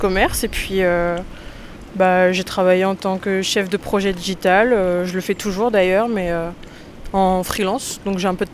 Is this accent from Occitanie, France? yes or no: no; Île-de-France, France; Bah, je suis du coin, là.